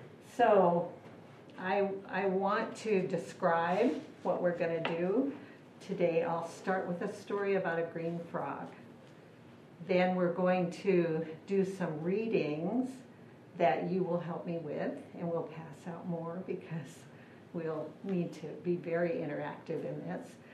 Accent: Dayton, Oregon, United States; from Dayton, Oregon.

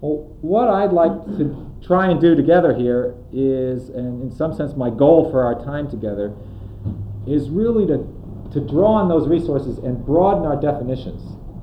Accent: New York, United States; I'm from New York, so New York is a little provincial.

